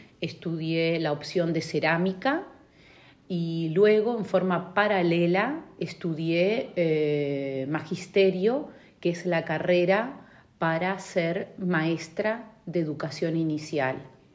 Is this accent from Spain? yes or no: no; Colonia, Uruguay; Bueno, yo soy de Uruguay. Vengo de un departamento que se llama Colonia.